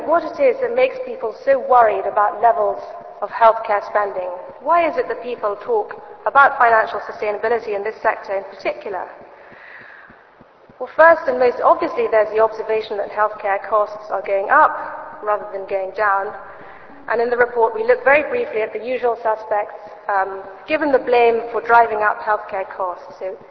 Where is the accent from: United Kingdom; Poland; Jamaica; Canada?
United Kingdom; England; I come from England, I felt completely at home.